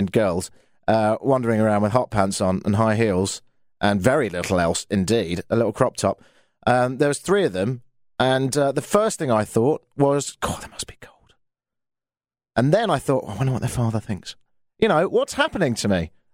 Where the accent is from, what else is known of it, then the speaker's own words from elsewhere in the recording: London, United Kingdom; moved away as an adult; also born or lived in Ottawa; now in Toronto, Canada; I'm from London, which is in the United Kingdom